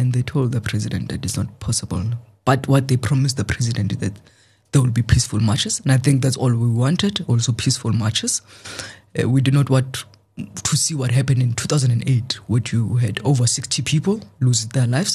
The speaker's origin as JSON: {"language": "English", "country": "South Africa", "said": "I, as a South African, have got, I must also take responsibility"}